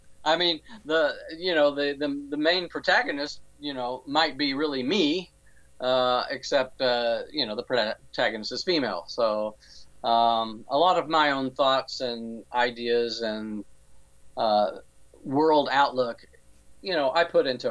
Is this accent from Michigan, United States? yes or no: no; Odessa, Texas, United States; It's called Lamete, Texas, but it's really based on my hometown of Odessa, Texas.